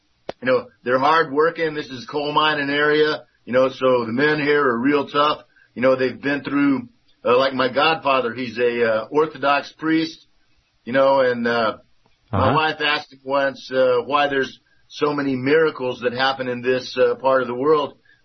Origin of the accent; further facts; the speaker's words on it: Texas, United States; like me, you know, growing up in Texas in the South, you know, they have these, mega churches